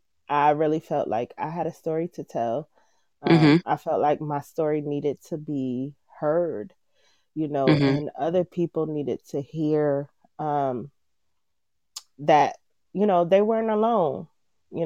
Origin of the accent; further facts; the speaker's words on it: Rochester, New York, United States; I am from Rochester, New York. But my family can be traced to all over the world.